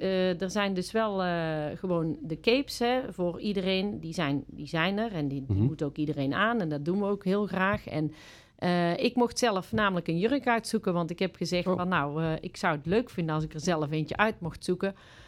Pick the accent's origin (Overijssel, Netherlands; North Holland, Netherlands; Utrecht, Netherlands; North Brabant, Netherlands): North Brabant, Netherlands; Alphen; now in Baarle-Nassau, Netherlands; officieel woon ik niet in Ulecote. Mm-hmm. Ik woon officieel in Baarle-Nassau. Ja. En ik kom oorspronkelijk uit Alphen.